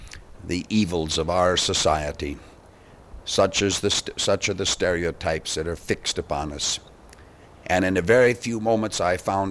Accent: Dolan, South Dakota, United States; also born or lived in Wallace / Huron; I was born in Wallace, South Dakota, but I later on, as a little boy, went to Dolan, South Dakota with my mother and father, went through elementary and high school in Dolan

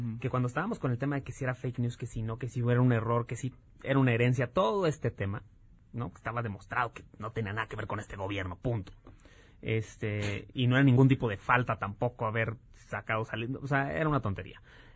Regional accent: Monterrey, Nuevo León, Mexico; yo soy de Monterrey

